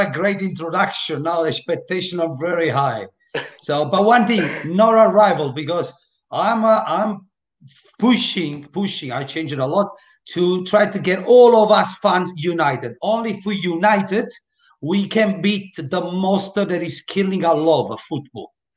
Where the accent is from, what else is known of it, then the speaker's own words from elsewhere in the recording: Naples, Campania, Italy; I'm from Napoli. I'm a Napoli ex-ultras.